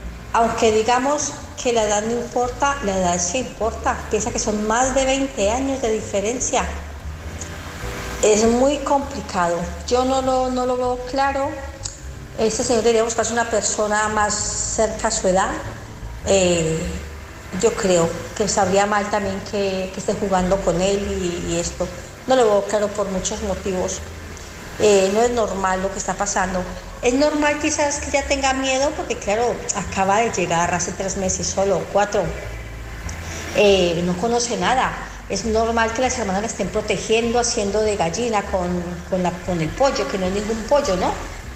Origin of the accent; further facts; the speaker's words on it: Barcelona, Catalonia, Spain; de Barcelona.